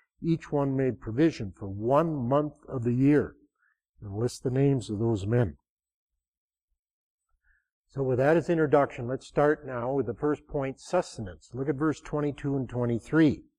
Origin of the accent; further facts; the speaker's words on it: Willmar, Minnesota, United States; he's out here from DeGraff, Minnesota. I'm from Wilmer. He's from DeGraff.